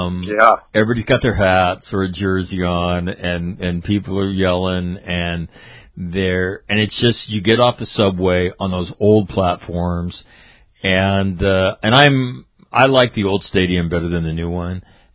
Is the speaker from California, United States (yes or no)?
yes; Sacramento, California, United States; I grew up a Yankee fan. I grew up in Sacramento, California.